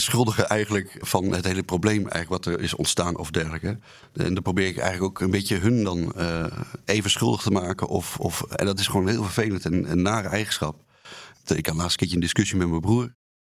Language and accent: Dutch; Enschede, Overijssel, Netherlands; Ik kom uit Enschede dus.